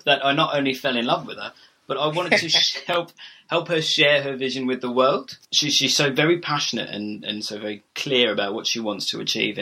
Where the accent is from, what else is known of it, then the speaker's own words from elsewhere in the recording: Australia; also born or lived in Brisbane; I've kind of travelled the world. I grew up in Australia in a very small country town, and then moved to Brisbane to go to university, and then kind of just travelled around the world.